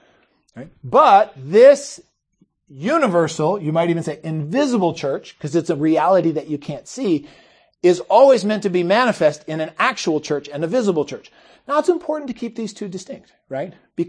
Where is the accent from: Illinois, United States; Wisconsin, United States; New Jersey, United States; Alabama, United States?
Alabama, United States; Opelika; I grew up in Opelika, joined First Methodist, right?